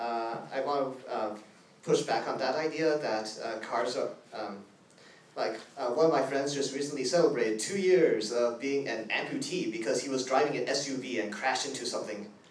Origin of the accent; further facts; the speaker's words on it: San Francisco, California, United States; from Excelsior.